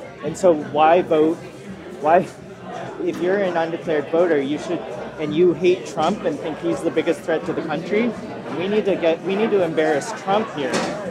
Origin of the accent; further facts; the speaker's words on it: Maryland, United States; I come from Maryland